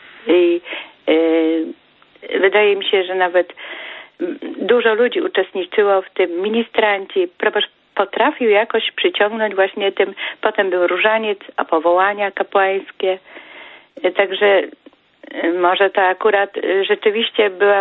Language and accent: Polish; Konarzewo, Greater Poland Voivodeship, Poland; pochodzę z parafii Konarzewo